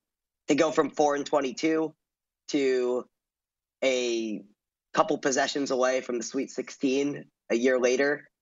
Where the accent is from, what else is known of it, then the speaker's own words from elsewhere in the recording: Fort Lee, New Jersey, United States; So I'm originally from Fort Lee, and that's about a stone's throw from the university.